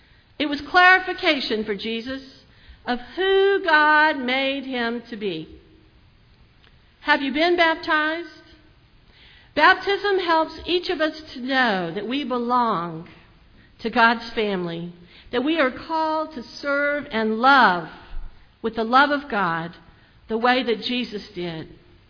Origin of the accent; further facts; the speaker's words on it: South Carolina, United States; I come from a football family. But I became a Clemson fan, and I'm from South Carolina originally.